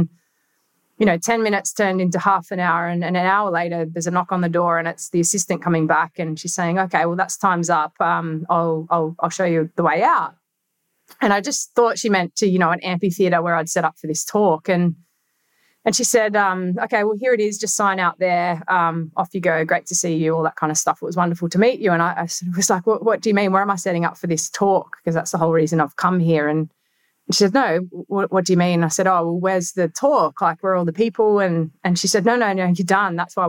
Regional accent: Australia; I'm from Australia.

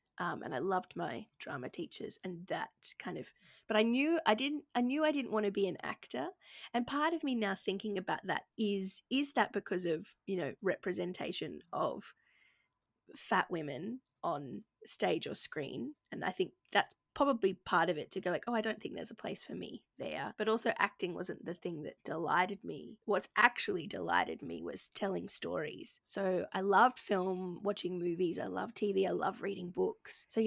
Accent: Gold Coast, Queensland, Australia; I grew up on the Gold Coast in Queensland, Australia, and was a chubby kid, asthmatic kid who hated the beach.

